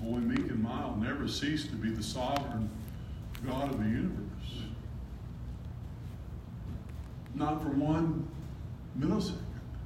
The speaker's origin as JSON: {"language": "English", "region": "Alabama", "country": "United States", "said": "I'm a redneck from Alabama that can't speak English very well, much less Greek."}